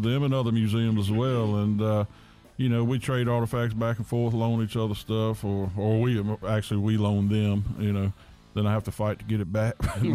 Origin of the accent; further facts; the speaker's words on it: Virginia, United States; No, I'm from Virginia.